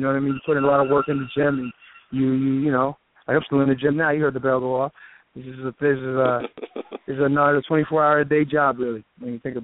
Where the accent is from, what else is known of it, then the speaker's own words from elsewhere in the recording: Pittsburgh, Pennsylvania, United States; now in Philadelphia, United States; I'm originally from Pittsburgh, PA. You know, got to represent the Steelers.